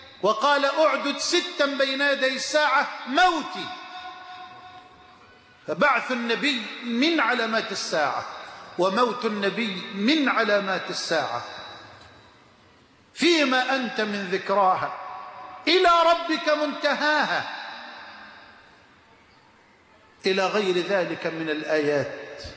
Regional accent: Egypt; بلدنا مصر

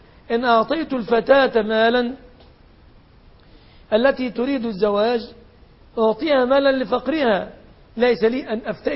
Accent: Egypt; توصيفه في بلادنا مصر ليس فقيرا

